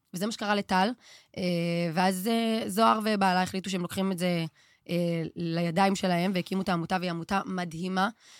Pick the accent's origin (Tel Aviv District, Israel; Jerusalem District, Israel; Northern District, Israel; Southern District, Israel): Southern District, Israel; Ashkelon; אז אני מאשקלון, ואני שחקנית